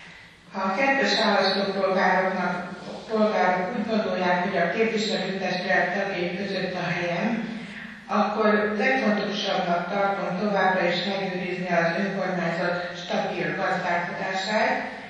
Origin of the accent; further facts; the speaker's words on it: Kardoskút, Békés, Hungary; Kardoskúton születtem, egész életemben Kardoskúton laktunk, jelenleg is így lakom férjemmel